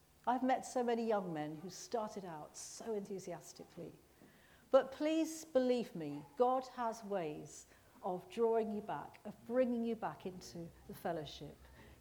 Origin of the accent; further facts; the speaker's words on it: Manchester, North West England, United Kingdom; And for a few weeks, I was very tempted to go around and saying, yeah … I'm from Manchester.